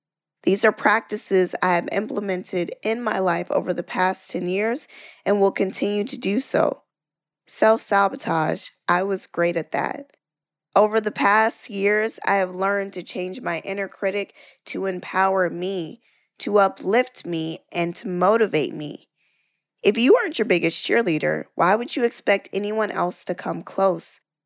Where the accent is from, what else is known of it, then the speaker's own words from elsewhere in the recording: the South, United States; I am a woman. I'm from the South. I am Black.